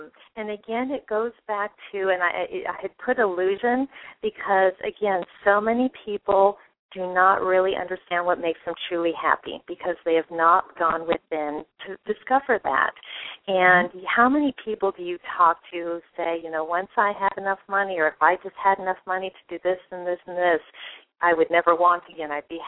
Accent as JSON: {"language": "English", "region": "Wyoming", "country": "United States", "tie": "born or raised there", "also_born_or_lived": "Puerto Rico", "lives_now": "Texas, United States", "said": "I'm originally from Puerto Rico and was raised in Wyoming, went to the University of Wyoming, and then after I graduated, came to Texas."}